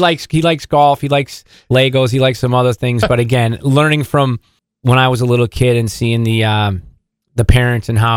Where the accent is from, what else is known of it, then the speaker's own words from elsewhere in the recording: Boston, Massachusetts, United States; So him and his brother Mike, I grew up with in Boston, and they had played here as well.